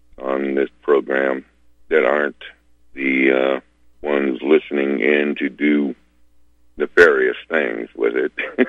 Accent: California, United States; I was raised up here in Northern California, a small town back in the 60s where it was nothing but the posse, which was similar to what the Ku Klux Klan was.

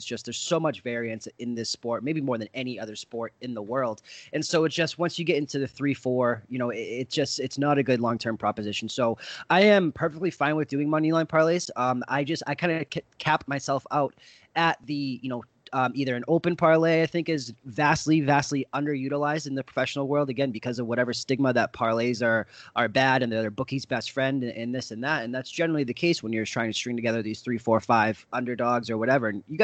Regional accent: Boston, Massachusetts, United States; I mean, as a hometown Boston kid, I grew up in Boston first 25 years of life.

